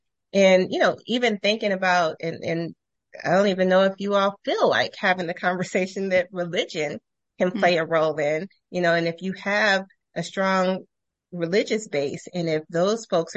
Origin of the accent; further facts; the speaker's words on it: Columbus, Ohio, United States; I'll be hopefully doing one in Ohio really soon, in Columbus, my hometown.